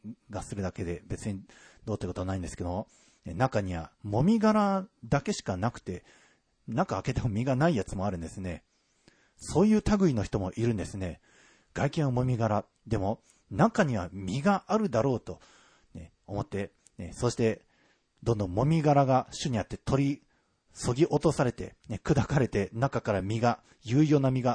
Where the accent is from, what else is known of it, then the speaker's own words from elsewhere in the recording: Ibaraki, Japan; 私は、生まれ育った茨城の方では麦畑もありました。